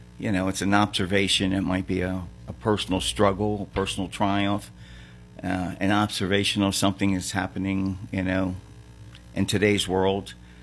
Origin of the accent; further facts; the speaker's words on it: Baltimore, Maryland, United States; also born or lived in Mount Pleasant; It's a town that you may never have heard of. It's called Baltimore, Maryland.